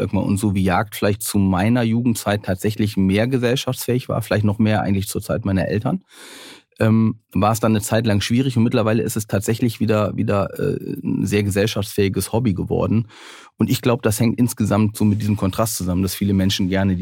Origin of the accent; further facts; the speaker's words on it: North Rhine-Westphalia, Germany; Ja, ich bin ja auch am Niederrhein groß geworden.